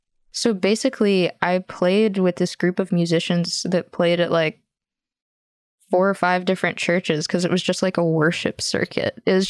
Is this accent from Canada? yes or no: no; the South, United States; And because I grew up in the South with this whole like idea of original sin and like the worm theology of being nothing